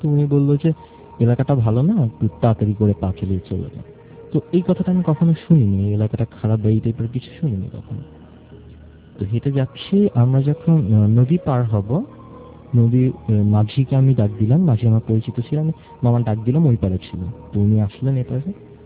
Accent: Dhaka, Dhaka Division, Bangladesh; আমি মহাকালী থেকে এসেছি, আমি স্টুডেন্ট।

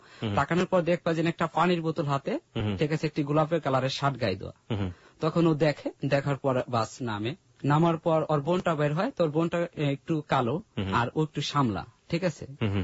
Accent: Faridpur, Dhaka Division, Bangladesh; আমার বাড়ি ফরিদপুর

